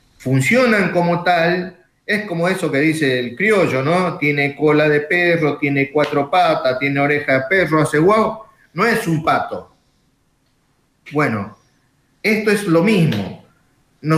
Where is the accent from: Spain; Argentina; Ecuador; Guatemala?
Argentina; Estoy muy orgulloso de ser argentino. Yo soy recién segunda generación de argentino. Mi viejo es el primer argentino. Y mis abuelos ya son españoles.